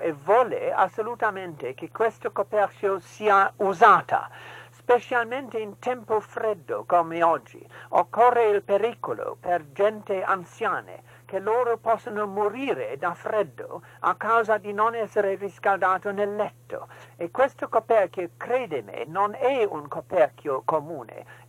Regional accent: England, United Kingdom; I'm half German and therefore connected with things that go on in Germany. I'm basically English and I live near Windsor.

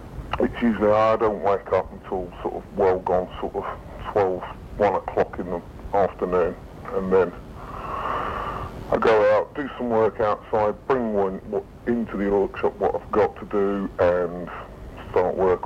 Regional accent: Yorkshire and the Humber, United Kingdom; born there; I was born in Yorkshire.

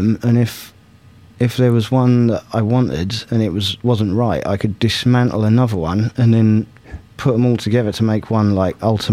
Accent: East of England, United Kingdom

